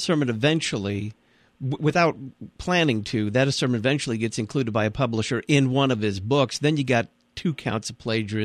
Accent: Deep South, United States; I come from the Deep South myself.

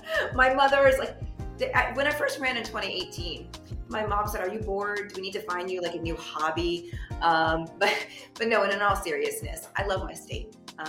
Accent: Miami, Florida, United States; When I was growing up in Miami, I was doing soup kitchens and Habitat for Humanity.

